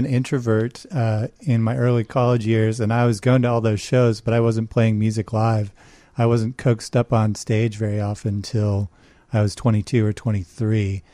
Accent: East Coast, United States; I'm from the East Coast, and got to see them play a lot and got to see them grow as a band and thought, wow.

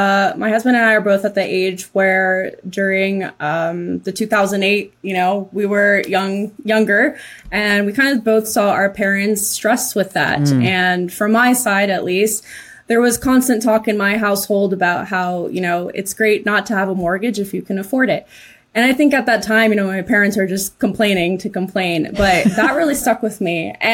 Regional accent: Seattle, Washington, United States; born there; We were both born in Seattle.

